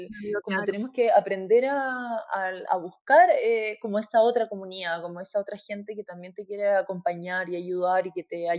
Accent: Recoleta, Santiago Metropolitan Region, Chile; Entonces yo, si soy de Recoleta, que esa es mi comuna, ya no teníamos piscina hace 25 años atrás

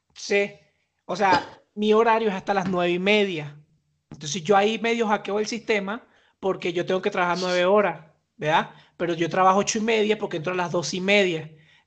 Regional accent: Valencia, Carabobo, Venezuela; Yo, ah, de Valencia.

